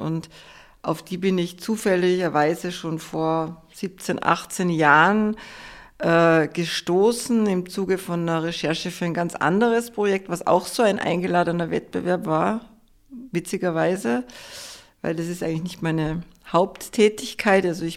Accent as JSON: {"language": "German", "region": "Salzburg", "country": "Austria", "tie": "born or raised there", "moved": "yes", "lives_now": "Berlin, Germany", "said": "meine Familie ist aus dem Salzkammergut, aus dem Salzburger Teil vom Salzkammergut ursprünglich, und ich bin in Salzburg aufgewachsen, aber ich lebe zurzeit oder eigentlich schon seit langer Zeit eben in Berlin."}